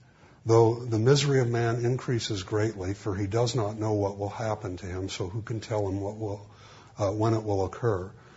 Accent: United States; Well, I'm an American.

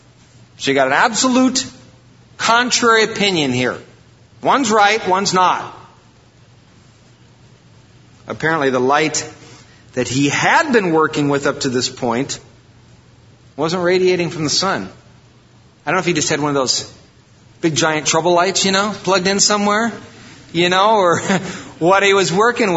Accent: Iowa, United States; And I grew up in Iowa, so, you know, it's kind of corn.

